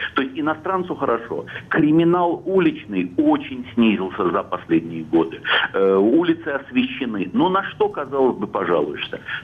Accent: Saint Petersburg, Russia; поскольку я россиянин, и я старый петербуржец, и я и Петербург, и Москву знаю изнутри

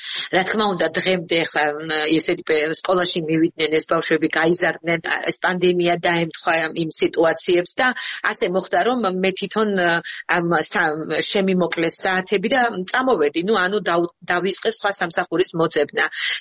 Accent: Zakaro, Mtskheta-Mtianeti, Georgia; წარმოშობით ვართ მლეკიდან სოფელი ქვეშეთიდან იქიდან ვართ ჩამოსახლებულები საგურამოსთან მიმდებარე ძალიან ძალიან ლამაზ სოფელში რომელსაც ზაქარო ქვია სადაც ზუსტად ნამდვილი ქართველები ცხოვრობენ

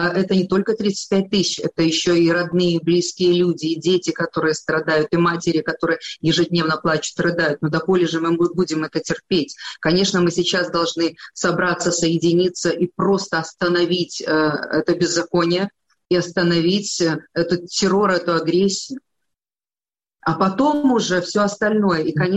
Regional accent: Belarus; Я белоруска.

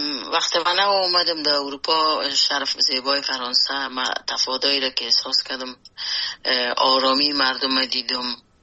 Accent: Afghanistan; moved away; وقتی که ما در بیرون از افغانستان آمدم

